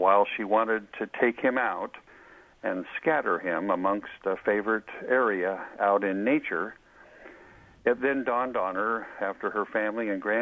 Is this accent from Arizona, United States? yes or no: no; Oregon, United States; I know anytime I visit my hometown down in Oregon, I oftentimes go visit our relatives' graves